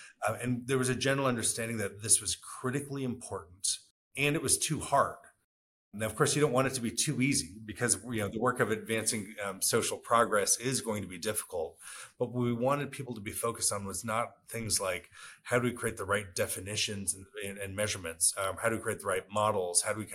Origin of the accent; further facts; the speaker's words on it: California, United States; born there; I was born in California, the child of immigrants from India.